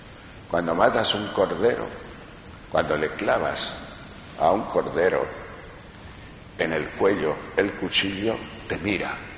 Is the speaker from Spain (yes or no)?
yes; León, Castile and León, Spain; he visto matar en mi tierra de León muchos corderos